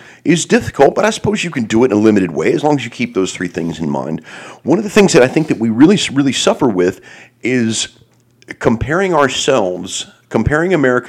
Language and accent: English; Houston, Texas, United States; born and raised in Houston, I speak a pretty good amount of Spanish.